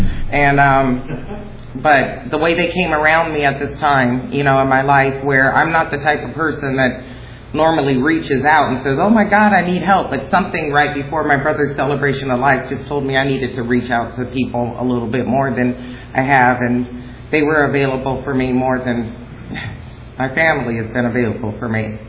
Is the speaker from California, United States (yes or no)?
yes; Los Angeles, California, United States; I'm born and raised in Los Angeles, good neighborhood, Hancock Park, Wilshire area